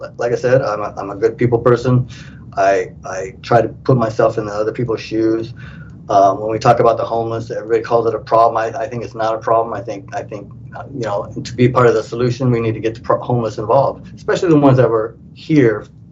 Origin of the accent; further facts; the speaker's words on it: Grover Beach, California, United States; I'm born and raised in Grover Beach, and again, it's a city I love and the city I've been part of since I was a little kid, and it'll always be home for me.